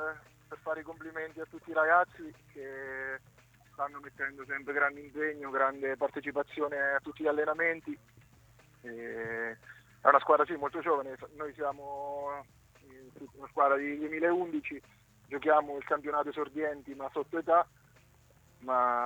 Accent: Montefano, Marche, Italy; in passato ho iniziato nella squadra del mio paese, a Montefano

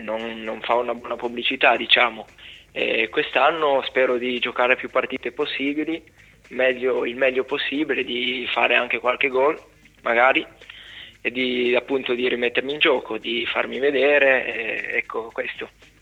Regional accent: Piedmont, Italy; 21 sei... anni, vengo dalla provincia di Cuneo, in Piemonte, un paesino piccolino.

